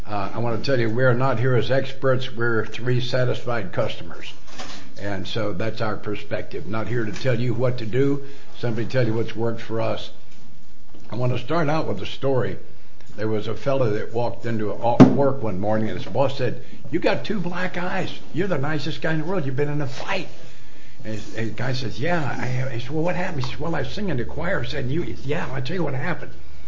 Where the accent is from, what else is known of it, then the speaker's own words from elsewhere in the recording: Atlanta, Georgia, United States; born there; I know I'm in Georgia and I was born in Atlanta.